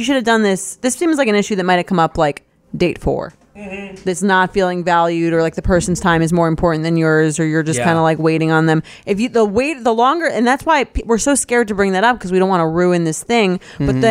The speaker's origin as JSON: {"language": "English", "region": "California", "country": "United States", "said": "I'm from California."}